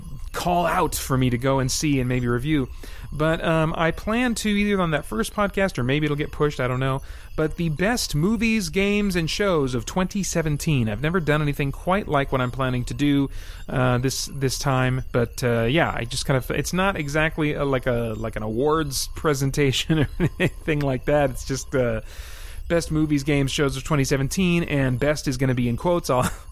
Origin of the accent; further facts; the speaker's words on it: Montana, United States; born there; I'm not Canadian. About. I was born in Montana, which is pretty close to Canada.